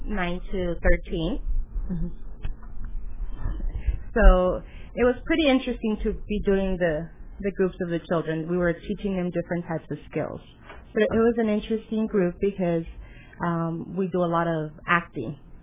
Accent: California, United States; I came from, actually I'm here from the Imperial Valley, but I started working in Indio and Riverside County.

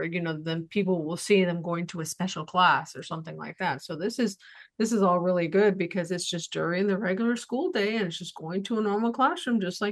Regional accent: Calexico, California, United States; My hometown.

